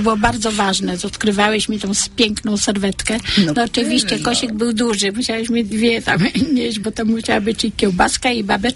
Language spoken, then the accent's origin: Polish; Opole, Opole Voivodeship, Poland; ja jestem urodzona w Opolu. I całe życie jestem związana z katedrą opolską, albowiem mój dom rodzinny to ulica Sienkiewicza.